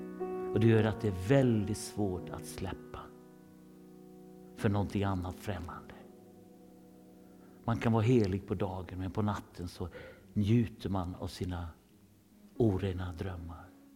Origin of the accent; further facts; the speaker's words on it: Sweden; Men för jag är en blyg svensk.